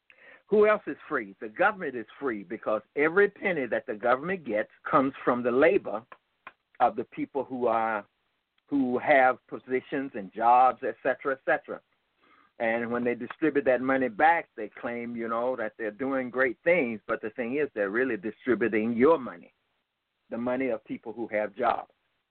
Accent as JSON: {"language": "English", "town": "Birmingham", "region": "Alabama", "country": "United States", "tie": "born or raised there", "said": "A little bit of background is that I grew up in Birmingham, Alabama"}